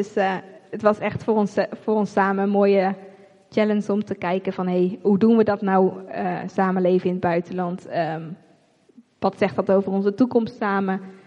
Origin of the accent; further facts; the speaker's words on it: Netherlands; En volgens mij zijn we daar als Nederlanders best wel goed in.